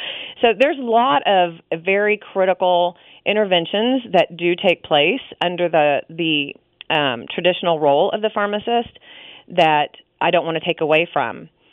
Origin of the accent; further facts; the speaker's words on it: Dallas, Texas, United States; moved away as an adult; also born or lived in Oklahoma; Yeah, I'm originally from Dallas, and I had moved to a small college community in western Oklahoma, about 5 hours away from any family